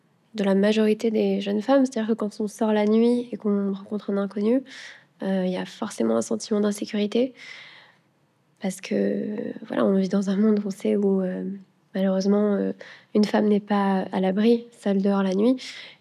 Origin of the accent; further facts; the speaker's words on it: Auvergne-Rhône-Alpes, France; J'ai grandi dans... Généralement, je ne dis pas exactement la ville, mais dans la région Auvergne-Rhône-Alpes. Donc oui, il y a des montagnes et beaucoup, beaucoup de végétation.